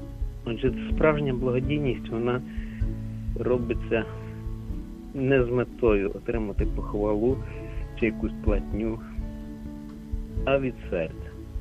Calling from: Lviv, Lviv Oblast, Ukraine; я зі Львова.

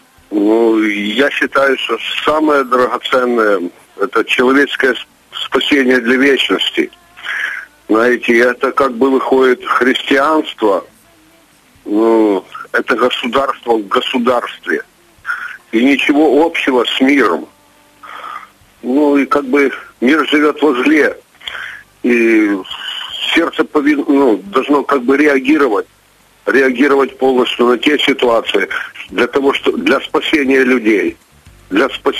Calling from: Lviv, Lviv Oblast, Ukraine; Я з Львова

